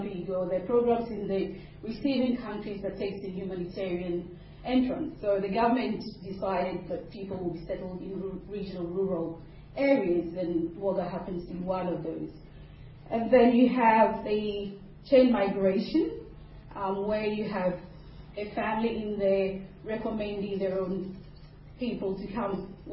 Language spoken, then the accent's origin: English; Ghana; and I come from Ghana, which is there on the coast, on the Atlantic coast.